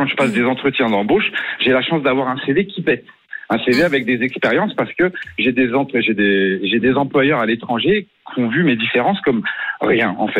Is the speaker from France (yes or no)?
yes; France; born there; Je suis né en France. Je suis né en France.